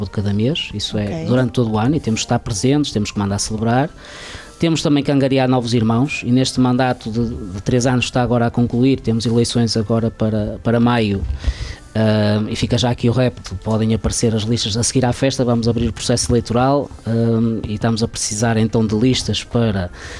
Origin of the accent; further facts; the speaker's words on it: Mire de Tibães, Norte, Portugal; o meu pai é natural de Padim da Graça, a minha esposa também, eu sou natural de Mirtibães, resido há 24 anos em Real, trabalho em Mirtibães e não moro em Padim da Graça, portanto eu costumo dizer que sou de todo lado, não sou de lado nenhum.